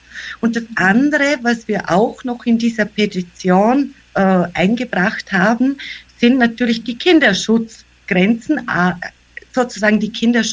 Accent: Vorarlberg, Austria; Aus Vorarlberg.

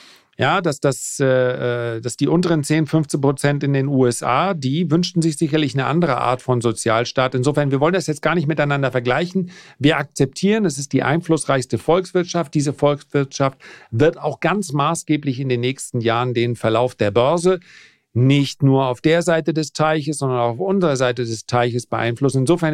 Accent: Northern Germany, Germany; Als Norddeutscher ist man ja jetzt auch nicht die geborene Lebensfreude.

